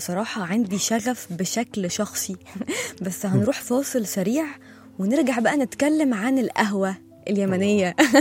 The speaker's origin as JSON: {"language": "Arabic", "country": "Egypt", "said": "احنا برضو مصريين يعني"}